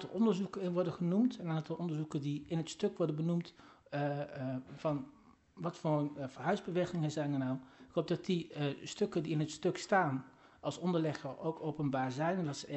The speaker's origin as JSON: {"language": "Dutch", "town": "Elst", "region": "Gelderland", "country": "Netherlands", "tie": "born or raised there", "said": "Ik ben zelf opgegroeid in Elst. Ik ben daarna verhuisd naar Nijmegen, daarna verhuisd naar Arnhem."}